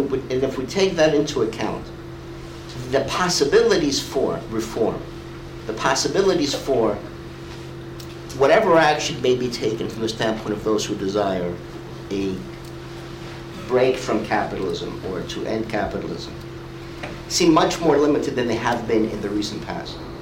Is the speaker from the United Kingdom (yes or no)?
no; Greece; in my home country, in Greece